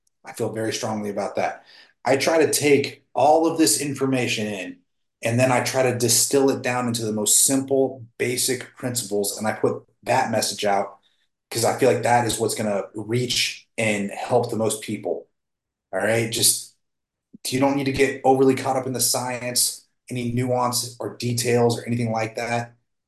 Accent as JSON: {"language": "English", "country": "United States", "said": "I'm American, and like capitalism is that's kind of the American way, right?"}